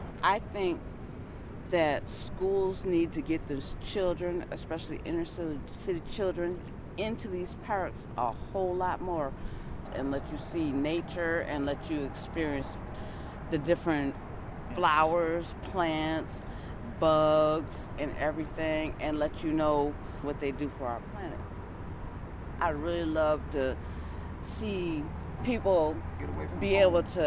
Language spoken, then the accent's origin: English; St. Paul, Minnesota, United States; I was born in St. Paul, and that's where I went through all my foster homes.